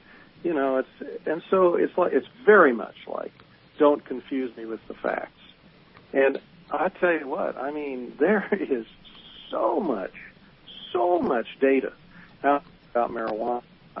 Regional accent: Kansas, United States; Well, you know, my home state of Kansas, and I've lived here all my life, practiced here, has not had medical marijuana

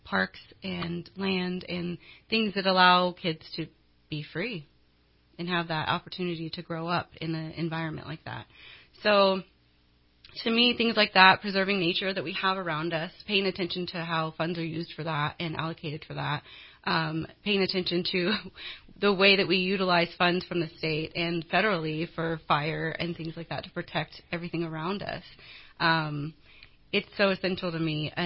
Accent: Redding, California, United States; I grew up in Reading, and I love the city, and I grew up in Enterprise area. And surprisingly, actually, I still live in Enterprise area.

